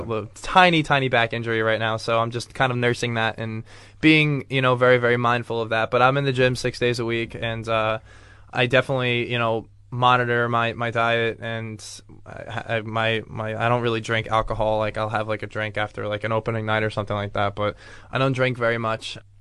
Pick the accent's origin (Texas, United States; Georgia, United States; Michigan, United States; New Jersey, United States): New Jersey, United States; now in New York City, United States; And I'm originally from New Jersey, and I will always call New Jersey home.